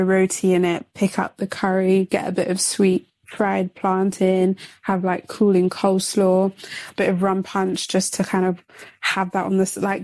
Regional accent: London, United Kingdom; I'm from London.

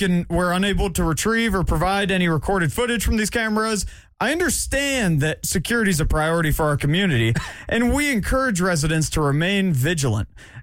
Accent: Alpharetta, Georgia, United States; I grew up in Alpharetta. I grew up in the suburbs. I'm not from the sticks.

